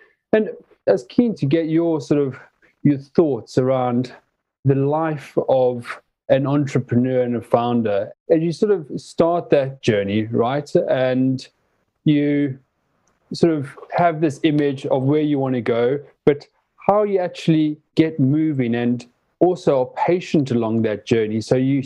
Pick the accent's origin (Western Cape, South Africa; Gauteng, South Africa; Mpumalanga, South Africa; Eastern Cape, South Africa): Gauteng, South Africa; Johannesburg; I remember growing up in Joburg in South Africa